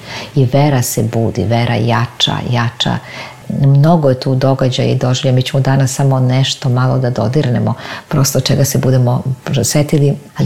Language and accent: Serbian; Belgrade, Serbia; born there; gde je moja matična crkva, gde sam rođena na Zvezdari